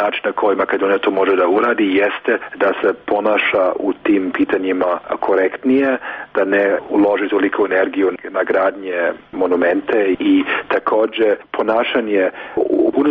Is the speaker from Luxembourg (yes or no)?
yes; Luxembourg; ja sam iz Luksemburga